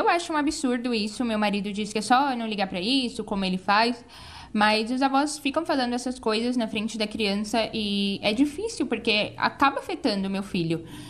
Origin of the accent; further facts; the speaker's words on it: Hortolândia, São Paulo, Brazil; sou de Hortolândia